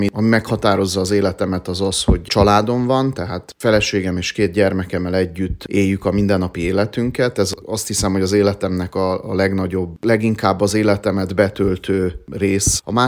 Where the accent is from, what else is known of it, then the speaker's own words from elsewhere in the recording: Cluj-Napoca, Cluj County, Romania; Kolozsváron születtem, Kolozsváron nőttem fel, a gyerekkorom legnagyobb részét ott töltöttem, az iskolát is ott végeztem, az újra alakuló, 90-es évek elején újra alakuló unitárius kollégiumban érettségiztem